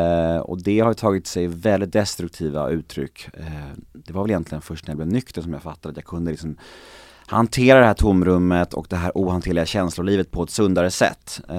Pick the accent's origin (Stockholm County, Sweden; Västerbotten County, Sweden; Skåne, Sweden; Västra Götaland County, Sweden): Stockholm County, Sweden; Stockholm; born there; Jag är född på Södermalm i Stockholm. På den tiden där Södermalm var verkligen Södermalm. Det var en bohemisk vänsterfamilj och det var lite happy flower power och så här över hela uppväxten.